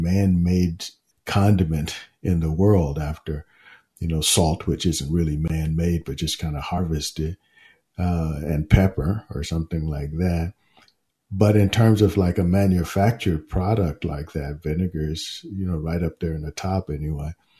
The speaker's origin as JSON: {"language": "English", "town": "San Francisco", "region": "California", "country": "United States", "tie": "born or raised there", "said": "Well, actually, I grew up in San Francisco, and I was looking for a place that you can get away from the city."}